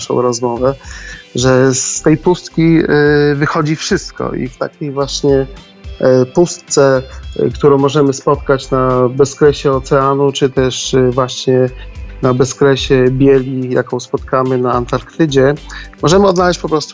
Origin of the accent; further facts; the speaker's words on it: Subcarpathian Voivodeship, Poland; tylko jest bardziej regionalistą z kolei z Podkarpacia, skąd pochodzę